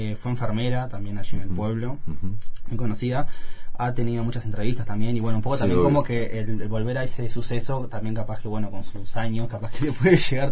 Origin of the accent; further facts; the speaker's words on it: Montevideo, Uruguay; Yo también soy de Montevideo.